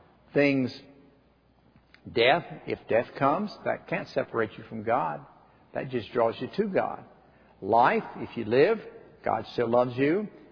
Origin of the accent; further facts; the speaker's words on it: Tennessee, United States; I grew up in Calvary Baptist Church up in East Tennessee.